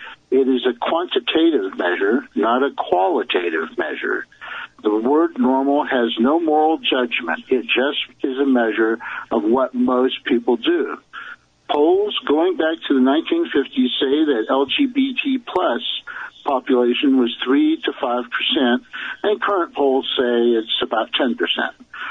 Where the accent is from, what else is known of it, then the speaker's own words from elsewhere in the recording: the South, United States; However, I grew up in the Jim Crow South, and I can assure you that Jim Crow laws apply to all people, not just black people.